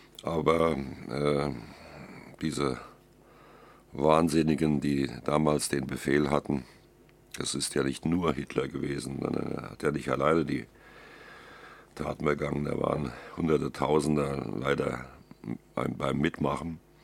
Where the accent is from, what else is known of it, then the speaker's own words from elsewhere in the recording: Wrocław, Lower Silesian Voivodeship, Poland; born there; zumal ich ja selber gebürtiger Breslauer bin